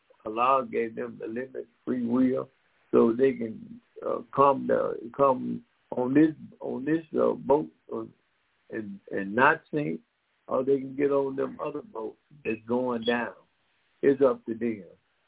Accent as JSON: {"language": "English", "town": "Decatur", "region": "Georgia", "country": "United States", "said": "And Dayak, while we are from Decatur, Georgia, in Atlanta, and Decatur, Georgia, in Georgia."}